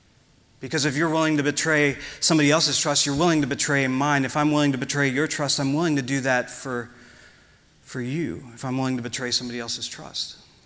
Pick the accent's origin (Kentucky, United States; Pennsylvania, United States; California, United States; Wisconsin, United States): Wisconsin, United States; I'm from Wisconsin, and we invent stuff like that to keep us from dealing with our feelings.